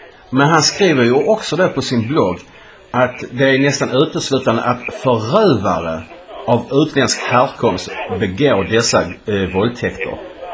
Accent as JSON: {"language": "Swedish", "country": "Poland", "second_language": "Swedish", "moved": "yes", "lives_now": "Sweden", "said": "Nu är jag själv invandrare, så det är inte det jag är då polack."}